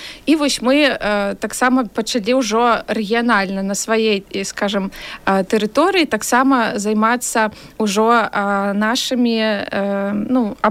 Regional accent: Minsk Region, Belarus; also born or lived in Maladzyechna; Родам я з Вілейскага раёна, вось бацькі мае, але такі працяглы час жыла ў Маладзечна.

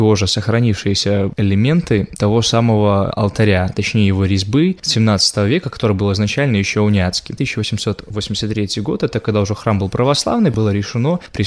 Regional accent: Krulevshchizna, Vitebsk Region, Belarus; У нас вот в деревне, в Крулевщизне, я сам из Крулевщизны

